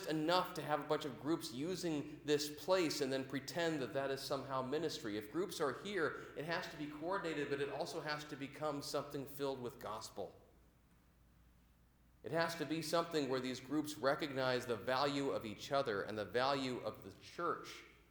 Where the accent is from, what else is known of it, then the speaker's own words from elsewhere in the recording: Washington, United States; accent: backwoods; See, I grew up in South King County. I fall back into like a backwoods, you know, accent thing every once in a while.